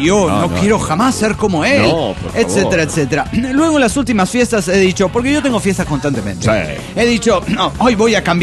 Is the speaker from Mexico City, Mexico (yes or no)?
yes; Mexico City, Mexico; del DF mexicano.